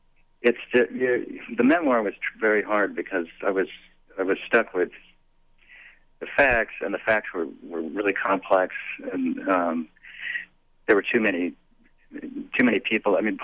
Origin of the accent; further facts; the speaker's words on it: United States; he could do it in a way that had more authority in a way than I do as an American.